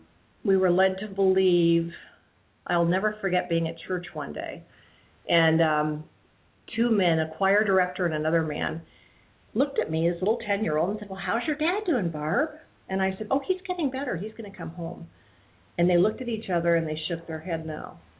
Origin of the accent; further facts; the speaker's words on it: Ohio, United States; born there; I was born in Ohio.